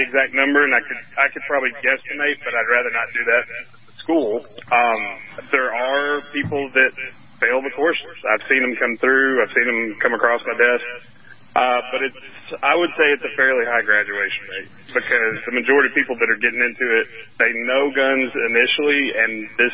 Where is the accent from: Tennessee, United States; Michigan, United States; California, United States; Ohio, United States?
Tennessee, United States; Hang on, I'm looking up modularity personified, because I'm from Tennessee. That's a big word.